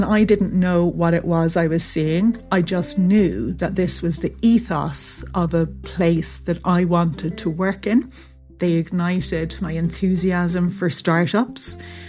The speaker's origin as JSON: {"language": "English", "country": "Ireland", "tie": "born or raised there", "also_born_or_lived": "England", "said": "I was born in England and we lived there till I was about seven. And then we moved to Ireland, which is where my parents are from. It was pretty typically Irish, big families, lots of parties."}